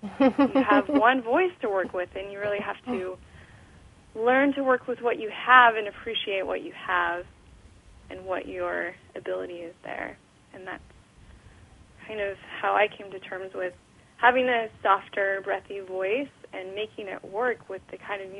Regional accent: Wenatchee, Washington, United States; moved away as an adult; I grew up in Wenatchee, Washington. A small town in the middle of Washington State, And I was there until I was 18.

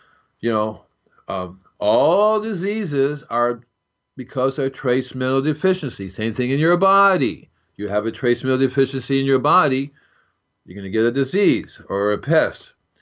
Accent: Hialeah, Florida, United States; I grew up in Hialeah, Florida. That's near Miami, Florida.

